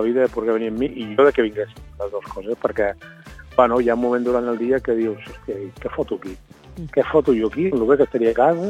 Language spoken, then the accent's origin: Catalan; Roses, Catalonia, Spain; ja saps que jo soc de Roses.